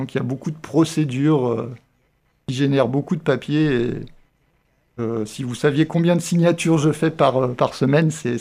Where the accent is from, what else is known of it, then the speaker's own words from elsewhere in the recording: Auvergne-Rhône-Alpes, France; j'ai fait mes études en Haute-Savoie, puisque je suis originaire de Haute-Savoie. D'abord à Annecy